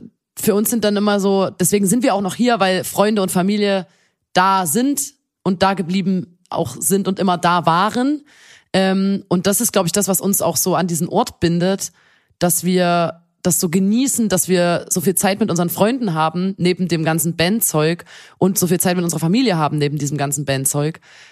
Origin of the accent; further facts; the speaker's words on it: Chemnitz, Saxony, Germany; Da, bei uns in Chemnitz gibt's das Kosmonautenzentrum